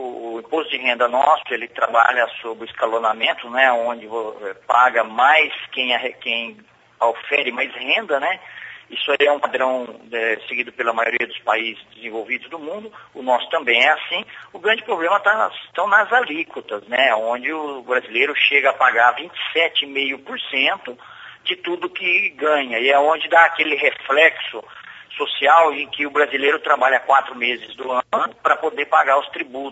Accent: Brazil; partindo já para o campo como brasileiro em si

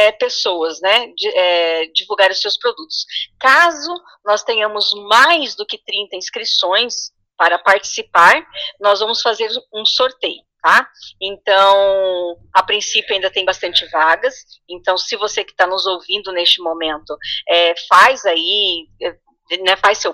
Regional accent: Sarandi, Paraná, Brazil; eu sou de Sarandi, moro aqui, né, em torno de Maringá.

